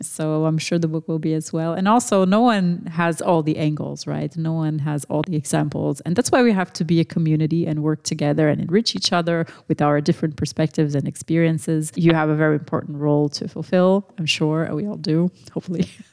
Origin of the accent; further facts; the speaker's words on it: Brazil; I come from Latin America, and in Brazil, at least, in my country, definitely it's a factor.